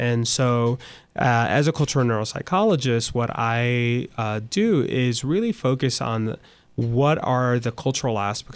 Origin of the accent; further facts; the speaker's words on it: Puerto Rico; born there; I was born in Puerto Rico. Puerto Ricans tend to have a different concept of time.